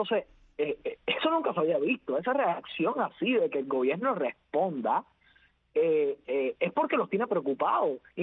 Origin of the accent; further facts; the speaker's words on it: Cuba; Nosotros simplemente somos cubanos y queremos el cambio.